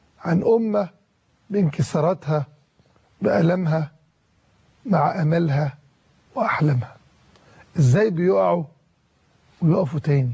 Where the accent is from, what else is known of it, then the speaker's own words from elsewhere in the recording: Egypt; احنا كمسلمين محتاجين نراجع التزامنا بأخلاقياتنا الإسلامية، كمصريين محتاجين نراجع التزامنا بمبادئنا وأخلاقنا المصرية، كعرب محتاجين نراجع التزامنا بقيمنا ومبادئنا العربية.